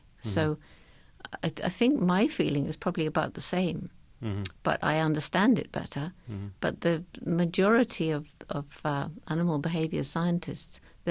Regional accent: England, United Kingdom; moved away as an adult; I was straight out from England

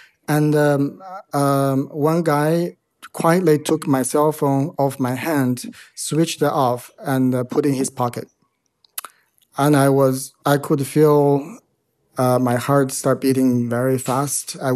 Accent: United States; For me, as an American who's aspired to study this part of the world and finally got to actually step on the ground

